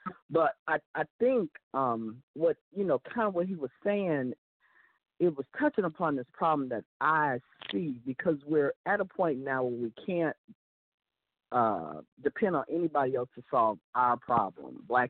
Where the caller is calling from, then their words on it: Houston, Texas, United States; I'm calling from Houston, Texas.